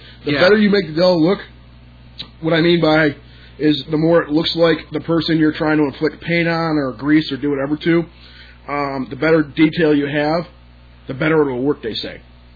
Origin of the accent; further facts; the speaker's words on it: Michigan, United States; I mean, that's why I always say Michigan, because we're from Michigan, obviously.